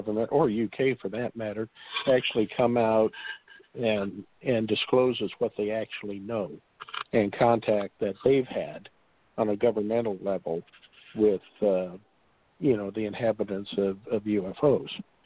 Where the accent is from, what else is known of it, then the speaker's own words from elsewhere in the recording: Arizona, United States; I was born in Arizona, lived here all my life.